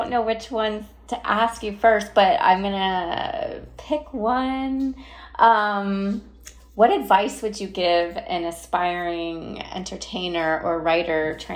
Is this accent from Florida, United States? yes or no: yes; Florida, United States; I'm from Florida. I had only seen snow twice.